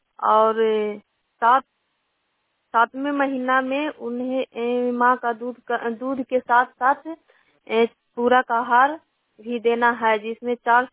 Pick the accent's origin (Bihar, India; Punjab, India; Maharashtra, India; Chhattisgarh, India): Bihar, India; Akhtiyarpur; CM पद पर काम करती हूँ, गांव अख्तियारपुर नगरनौसा प्रखंड नालंदा की रहने वाली हूँ।